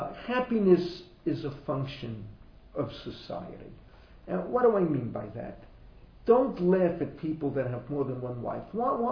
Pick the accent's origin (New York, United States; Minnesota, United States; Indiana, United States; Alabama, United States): New York, United States; He was raised in Boston. I was raised in New York.